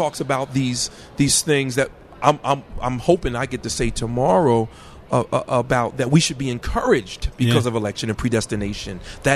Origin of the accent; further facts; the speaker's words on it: Paterson, New Jersey, United States; I'm from Patterson, grew up with the blessing of a Christian mother.